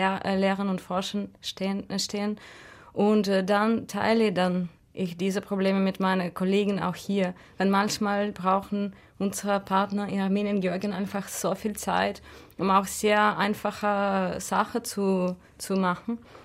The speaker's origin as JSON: {"language": "German", "region": "North Caucasus", "country": "Russia", "moved": "yes", "said": "ich komme eigentlich aus dem Nordkaukasus, wohne schon seit langem nicht mehr da."}